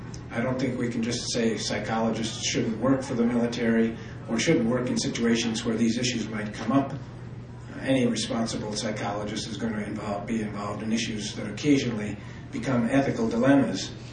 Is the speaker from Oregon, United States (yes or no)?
yes; Eugene, Oregon, United States; I'm a psychologist from Eugene, Oregon.